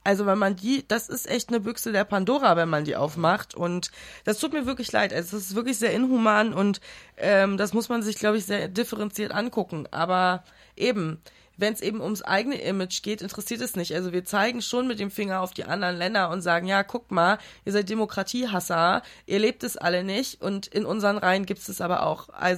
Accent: Iran; now in Germany; dass ich als Iranerin das nicht kenne

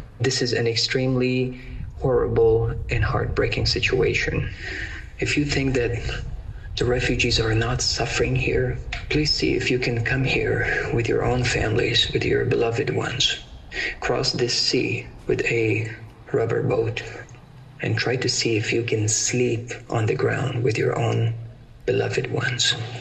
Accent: Afghanistan; I'm from Afghanistan and I'm also one of the refugees who used to live in Camp Moria.

